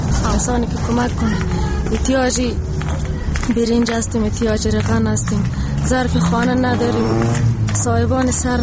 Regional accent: Afghanistan; ولایت غور.

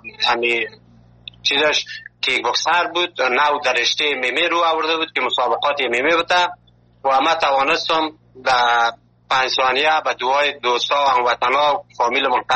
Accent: Afghanistan; now in Turkey

